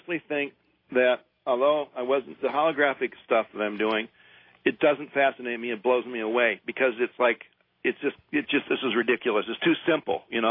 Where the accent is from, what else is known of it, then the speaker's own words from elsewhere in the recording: Ann Arbor, Michigan, United States; moved away as an adult; Yeah, well, I'm from Ann Arbor, don't forget.